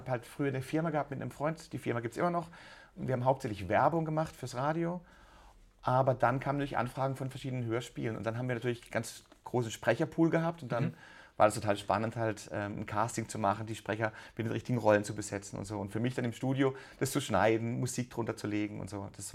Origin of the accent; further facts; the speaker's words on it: Offenburg, Baden-Württemberg, Germany; Also erstmal, ich komme ja aus Offenburg, genau in der Mitte.